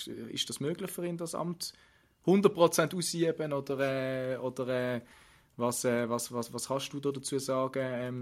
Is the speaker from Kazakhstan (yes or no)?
no; Basel, Basel-Stadt, Switzerland; Wie nimmst du das da bei uns in der Schweiz oder auch in Basel wahr?